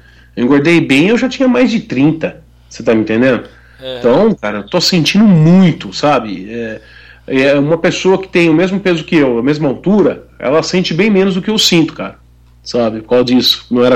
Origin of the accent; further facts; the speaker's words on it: Bauru, São Paulo, Brazil; now in Araçatuba, Brazil; É, eu sou de Bauru, né, uma cidade mais no centro, né, um grau mais frio, digamos assim.